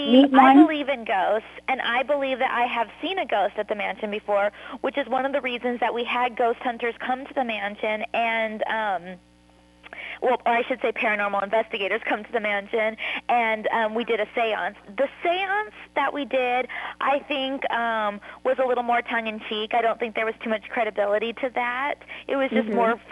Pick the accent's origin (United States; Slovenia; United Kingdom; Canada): United States; Lodi, California; I grew up in Lodi, which is just outside of Sacramento, and I went to college in Sacramento